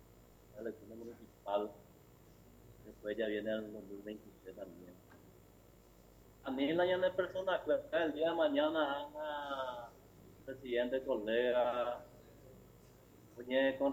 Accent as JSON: {"language": "Spanish", "country": "Paraguay", "said": "Cumplir y deber como patriota, como paraguayo y paraguaya, con esta pandemia tan difícil que estamos atravesando."}